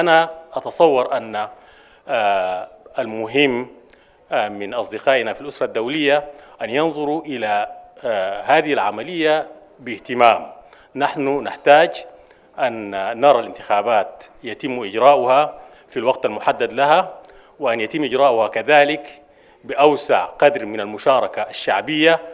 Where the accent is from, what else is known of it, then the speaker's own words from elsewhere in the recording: Sudan; أنا في تقديري أن مسؤوليتنا كسودانيين